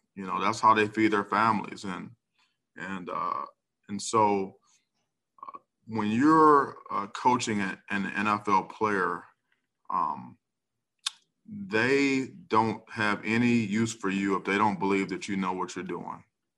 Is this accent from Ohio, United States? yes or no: yes; Ohio, United States; It was an opportunity for me to coach him in my home, for my hometown Brownies.